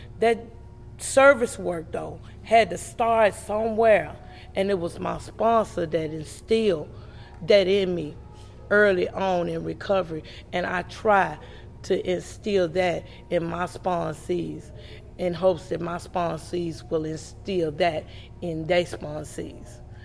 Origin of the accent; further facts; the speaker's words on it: Arkansas, United States; I was from Arkansas, but I was in Memphis, and Memphis set it out for us.